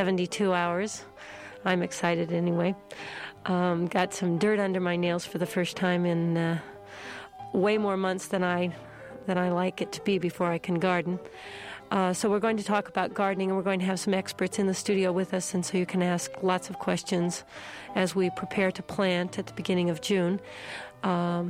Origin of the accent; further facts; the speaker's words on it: Edmonton, Alberta, Canada; born there; I was born in Edmonton, Alberta, and both sets of grandparents, one set was a Norwegian grandmother and a Swedish grandfather, and the other grandparents were from Yugoslavia, all immigrated